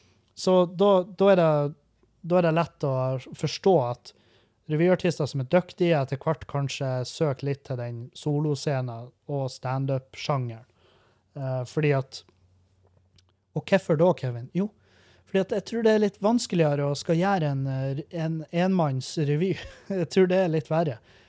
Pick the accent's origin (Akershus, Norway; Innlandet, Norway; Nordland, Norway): Nordland, Norway; Halsa; Halsa-revyen, der jeg kommer fra